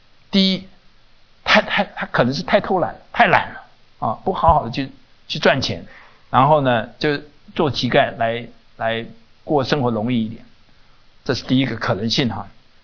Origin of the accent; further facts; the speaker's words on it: Taiwan; 我是从台湾来的